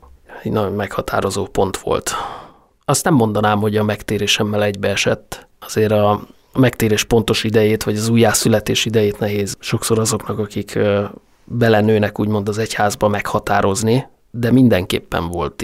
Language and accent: Hungarian; Budapest, Hungary; also born or lived in Fót; Fűzfő és katolikus felmenőim voltak. De az első évemet Fóton töltöttem, és utána mi Pestre költöztünk az 5. kerületbe, tehát én abszolút belvárosi, kötődésű, szemléletű, mentalitású embernek vallom magam, ezért is szeretek Pesten élni